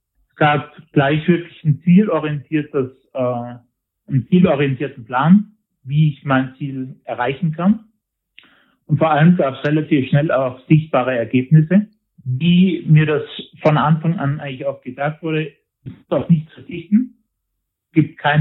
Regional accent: Tyrol, Austria; wie es bei uns in Tirol oft der Fall ist

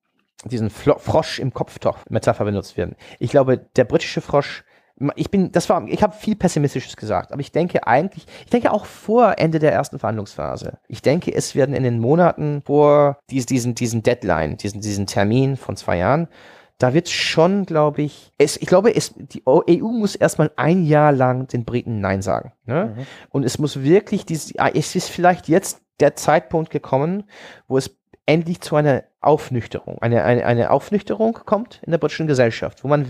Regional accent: Hanover, Lower Saxony, Germany; Ich sah mich als Hannoveraner, weil das ist meine Heimatstadt, mit einem britischen Pass.

